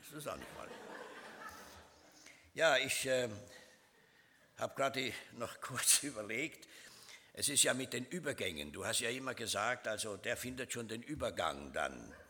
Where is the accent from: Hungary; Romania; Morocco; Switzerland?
Switzerland; Sie wissen, ich bin Schweizer und wir Schweizer haben ja so einen gewissen Nationalismus.